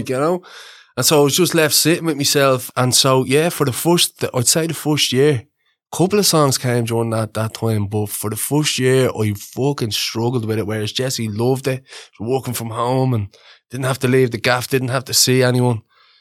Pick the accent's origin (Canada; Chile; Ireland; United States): Ireland; Shankill, County Dublin; Shankill.